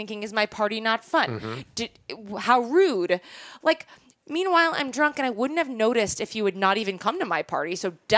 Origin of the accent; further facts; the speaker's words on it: Ireland; I don't want to hear any offense. I'm Irish. It's fine.